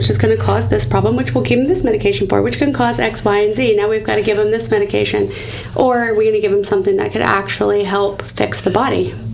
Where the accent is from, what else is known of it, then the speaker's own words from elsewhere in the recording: Pinellas Park, Florida, United States; Now I'm born and raised in Pinellas Park, so I've known that city since, obviously, I had even come around.